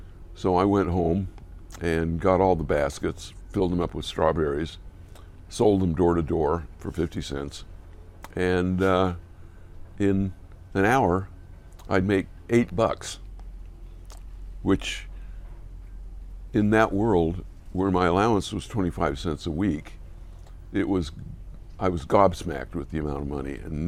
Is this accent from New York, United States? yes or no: no; Clearfield, Utah, United States; I grew up mostly in the town of Clearfield, which was had a couple of interesting characteristics. It was adjacent to Hill Air Force Base.